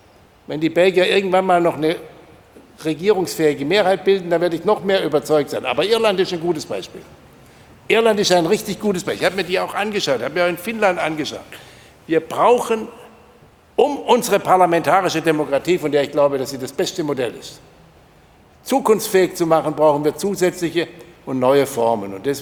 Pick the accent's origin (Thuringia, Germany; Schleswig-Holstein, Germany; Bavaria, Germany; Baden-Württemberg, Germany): Baden-Württemberg, Germany; Rottweil; Obwohl ich komme ja auch aus der Nähe von Rottweil, nicht?